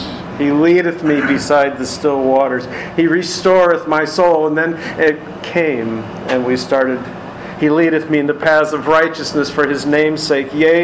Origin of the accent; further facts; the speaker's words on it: Chicago, Illinois, United States; I grew up in Chicago.